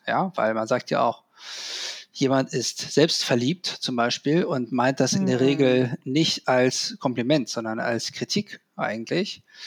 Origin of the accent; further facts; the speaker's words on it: Rhineland, Germany; Ich bin ja im Rheinland groß geworden